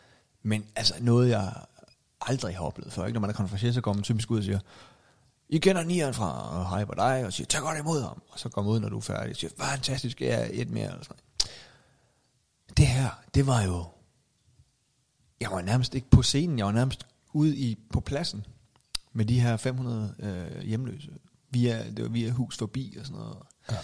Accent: North Denmark Region, Denmark; vi er fra GU, uden for Aalborg.

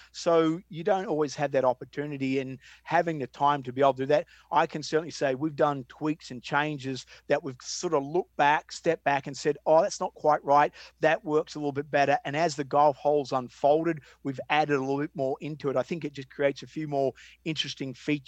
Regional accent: Victoria, Australia; growing up in Sandbelt, Australia

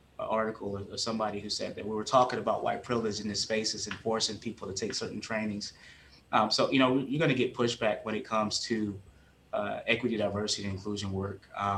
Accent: the South, United States; Growing up in the South, we have families on the Oakland Plantation in Natchitoches, Louisiana

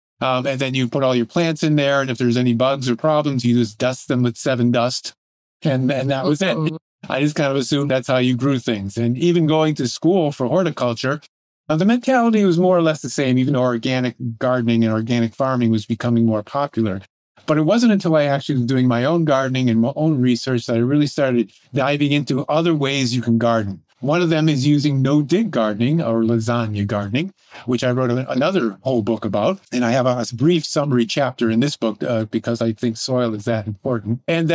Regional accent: Connecticut, United States; I grew up in Connecticut, and my Italian grandparents, every time one of their six children got married, they gave them a piece of land on their property.

